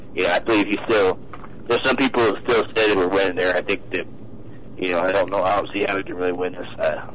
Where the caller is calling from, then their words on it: Tulare, California, United States; I'm from Tallulah in Utah. Tulare. It's just west of you.